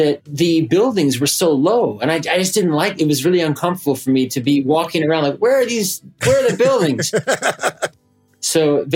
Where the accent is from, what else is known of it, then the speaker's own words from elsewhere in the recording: New York City, New York, United States; The most formative years, I was raised in New York City.